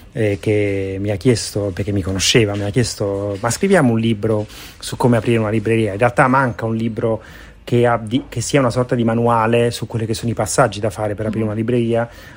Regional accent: Naples, Campania, Italy; Io sono napoletano.

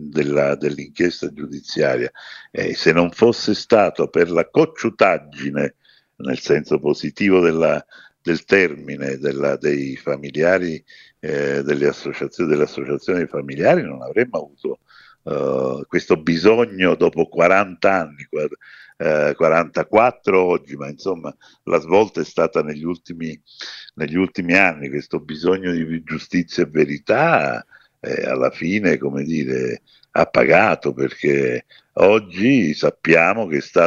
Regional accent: Naples, Campania, Italy; perché come sapete sono napoletano

